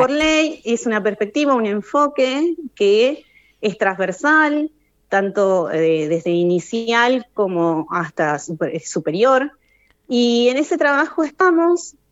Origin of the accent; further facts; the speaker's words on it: Valcheta, Río Negro, Argentina; Yo soy de Balcheta … en este momento me encuentro en Chuele.